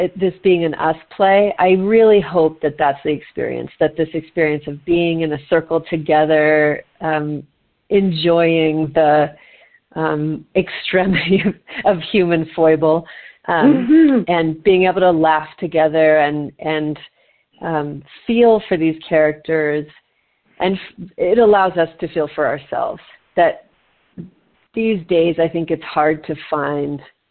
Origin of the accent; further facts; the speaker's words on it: California, United States; also born or lived in Mancos; Yeah, I'm from smaller towns. I was born actually in Mancos, and then I grew up mostly in the Santa Cruz Mountains in California.